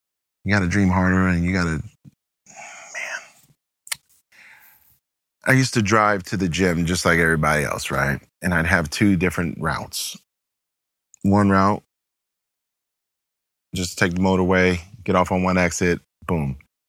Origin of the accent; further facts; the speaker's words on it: Seattle, Washington, United States; I grew up in Seattle, there's gray skies all the time.